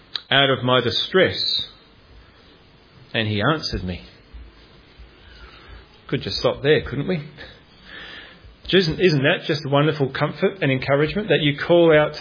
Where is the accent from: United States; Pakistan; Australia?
Australia; Adelaide, South Australia; born there; I was born in Calvary Hospital, North Adelaide, 40 years ago. I was born in Calvary.